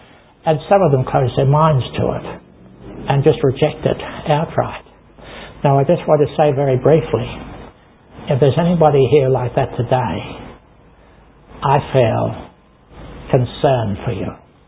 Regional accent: Victoria, Australia; the capital city, which was Melbourne for me. I'm from Victoria.

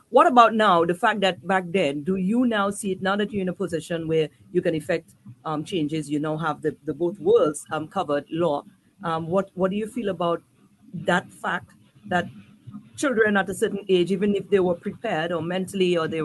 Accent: Grenada; now in Saint Lucia; I mean, I am from Grenada, and I have not been exposed to the way that it's very, very much pronounced here in St. Lucia.

